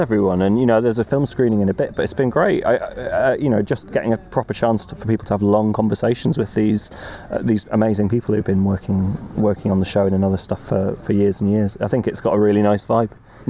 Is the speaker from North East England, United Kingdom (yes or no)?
yes; Allendale, North East England, United Kingdom; I'm born and bred in Allendale, which is where we're sitting right now.